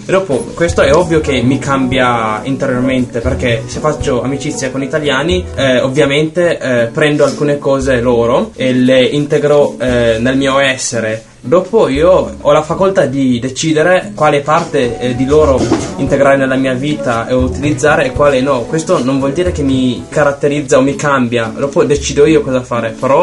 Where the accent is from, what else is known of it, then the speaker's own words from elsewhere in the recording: Ethiopia; now in Italy; Per esempio io che sono etiope mi sembrerebbe sbagliato fare amicizia solamente con gente del mio paese. Visto che vivo qui devo per forza integrarmi